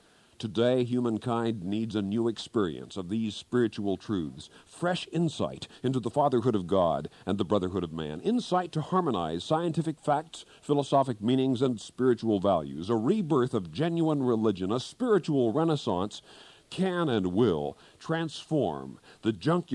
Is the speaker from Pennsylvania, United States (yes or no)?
no; Kansas, United States; There was an old farmer back in Kansas, my home state.